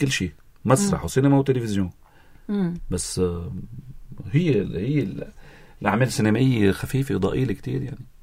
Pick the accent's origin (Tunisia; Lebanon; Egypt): Lebanon; نحن كلنا لبنانيه